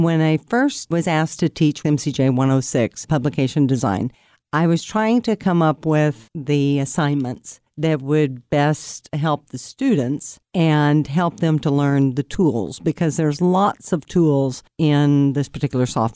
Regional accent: Texas, United States; also born or lived in New Mexico / Missouri; now in Fresno, United States; I was raised in Texas and New Mexico, and I came to Fresno State from Missouri in 2003.

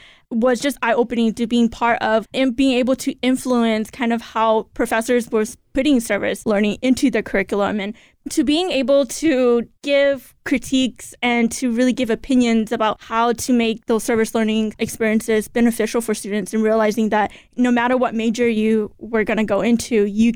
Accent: Fresno, California, United States; And I feel, even though I was from Fresno, I mean, I think even as a college student at that time

